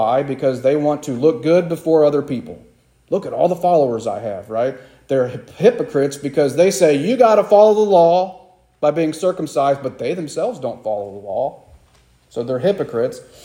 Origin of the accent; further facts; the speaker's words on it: Kentucky, United States; when I went off to college, and I told people I was from Kentucky